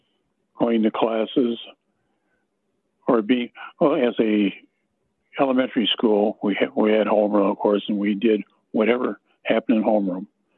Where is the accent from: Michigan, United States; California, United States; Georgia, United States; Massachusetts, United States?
Michigan, United States; Ann Arbor; Born and raised in Ann Arbor. I grew up in Ann Arbor, lived here all my life.